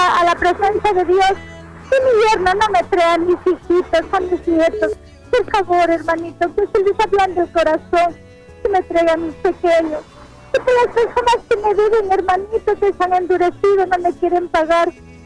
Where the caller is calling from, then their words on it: Chilecito, La Rioja, Argentina; De Chilecito.